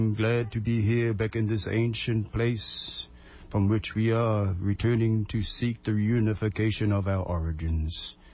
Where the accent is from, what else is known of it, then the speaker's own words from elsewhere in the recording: Gisborne, New Zealand; from the eastern coast of the Ika Maui, which is known as the North Island of Aotearoa. I come from Ikurangi, which is the Sunrise Mountain